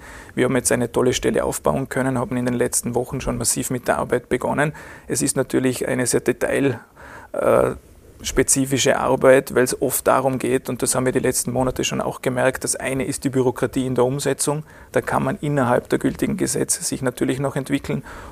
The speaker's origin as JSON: {"language": "German", "region": "Vorarlberg", "country": "Austria", "said": "Die führt dazu, dass wir in Vorarlberg deutlich höhere Rohstoffpreise haben als in Restösterreich."}